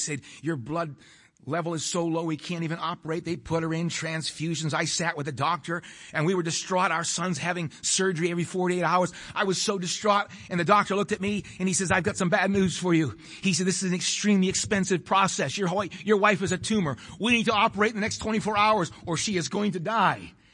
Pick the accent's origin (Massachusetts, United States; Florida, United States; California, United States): Massachusetts, United States; Chelsea; I grew up near Boston. I was born in the city of Chelsea, filthy little city. And I was born in that little city.